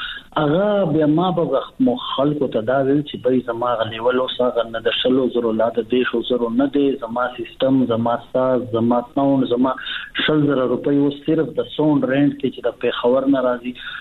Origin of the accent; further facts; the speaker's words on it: Bannu, Khyber Pakhtunkhwa, Pakistan; زه خو بیسیکلی د بنو یم په بنو کې پیدا شوی یم په بنو کې لوی شوی یم بنو زمونگا ابائی علاقہ دا زمونگ دا پلار زمونگ دا نکنو جائیدادونه ټول بنو کې دي